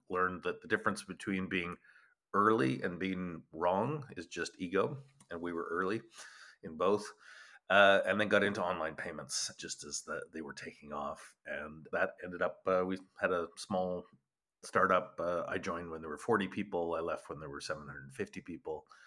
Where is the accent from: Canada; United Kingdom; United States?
Canada; Calgary, Alberta; I grew up in Calgary.